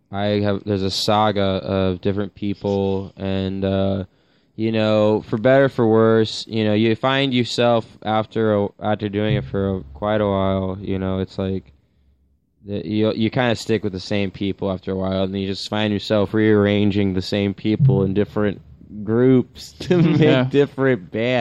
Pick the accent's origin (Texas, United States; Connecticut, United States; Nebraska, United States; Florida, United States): Florida, United States; Tampa; Quite far over the bridge. It's called Tampa.